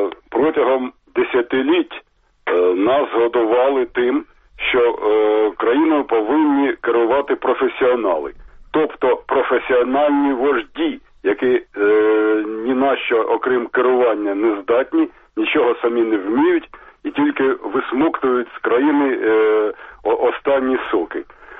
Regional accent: Kharkiv, Kharkiv Oblast, Ukraine; я з Харкова.

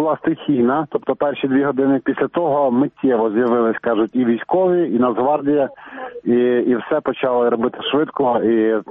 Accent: Kalynivka, Vinnytsia Oblast, Ukraine; наразі я знаходжусь у центрі міста Калинівка. Так трапилось, що це моє рідне місто, я тут народився.

